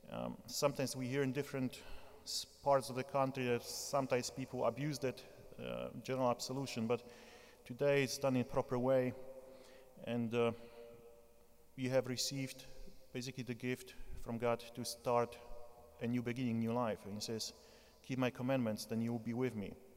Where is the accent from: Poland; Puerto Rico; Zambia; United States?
Poland; southern Poland; accent: southern Polish; So he has a southern accent, not like my southern Polish accent.